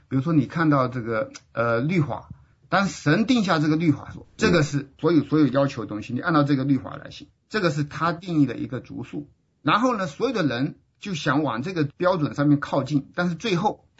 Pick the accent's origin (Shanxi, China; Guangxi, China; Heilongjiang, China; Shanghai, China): Shanxi, China; 我是山西的商人。